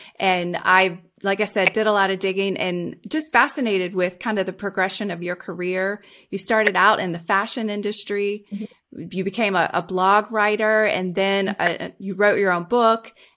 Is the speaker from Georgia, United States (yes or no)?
no; Virginia, United States; I'm also from Southern Virginia.